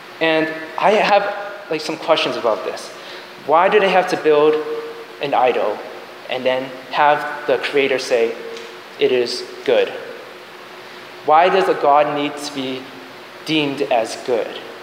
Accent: Massachusetts, United States; now in Troy, United States; I actually wanted to stay close to home. I'm from the from Massachusetts. I would rather go to school someplace close.

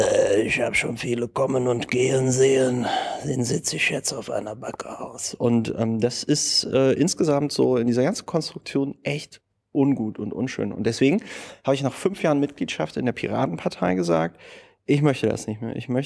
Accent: Germany; Und ich meine, wir haben ja als Deutsche so unsere Erfahrungen mit Diktatur gemacht und der Vorstellung, dass wir in so einem System nicht leben wollen.

